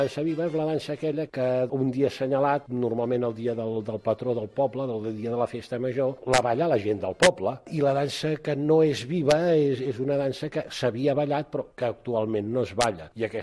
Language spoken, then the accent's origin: Catalan; Cabrils, Catalonia, Spain; Mira, al meu poble, Cabrils, hi ha festa major a l'estiu, el 18 d'agost, i de petit jo ja ho recordava una cosa